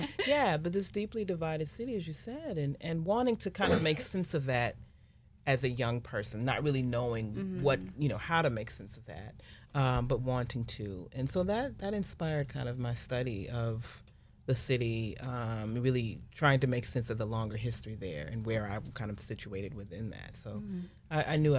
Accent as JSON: {"language": "English", "town": "St. Louis", "region": "Missouri", "country": "United States", "tie": "born or raised there", "said": "I grew up in St. Louis in the 80s and 90s"}